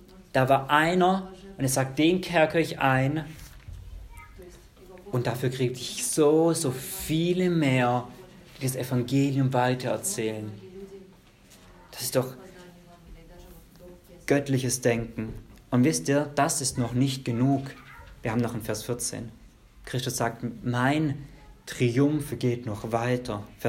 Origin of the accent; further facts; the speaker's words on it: Baden-Württemberg, Germany; Ich komme aus dem Zabergäu, Richtung Heilbronn, da heißt immer, den würden wir nach Weinsberg liefern.